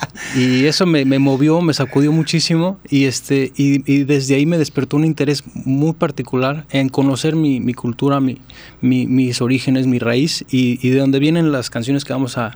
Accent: Mexico City, Mexico; now in Puerto Vallarta, Mexico; vivir en Vallarta desde hace 3 años. Estoy encantado de vivir aquí, honestamente. Yo soy de la Ciudad de México

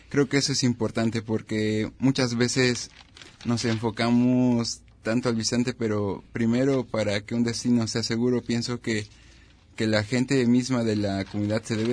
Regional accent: State of Mexico, Mexico; vengo del Estado de México, estudio la licenciatura de turismo

